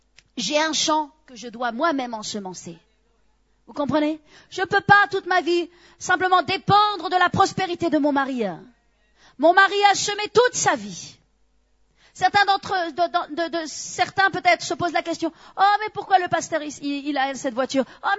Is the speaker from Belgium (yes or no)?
no; France; Vous savez, moi je suis française. Hein? J'ai été éduquée à la française.